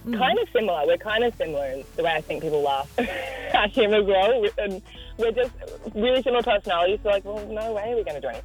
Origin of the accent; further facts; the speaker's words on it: Port Macquarie, New South Wales, Australia; I grew up in Port Macquarie, so Newey was like the second home